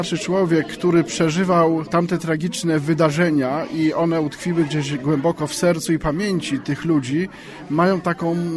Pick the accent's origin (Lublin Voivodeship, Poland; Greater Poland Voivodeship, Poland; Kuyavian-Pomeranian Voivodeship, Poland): Lublin Voivodeship, Poland; moje rodzinne strony na Podlasie Południowe, okolice Białej Podlaskiej, Terespola, Zabłocia.